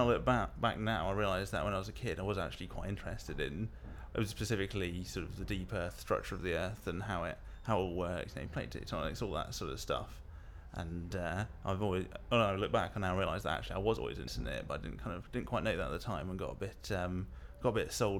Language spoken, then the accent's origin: English; Jersey; moved away as an adult; also born or lived in Cambridge; now in Bristol, United Kingdom; born on the 3rd of September 84, and I'm originally from Jersey and now live in Bristol, where I'm doing my PhD.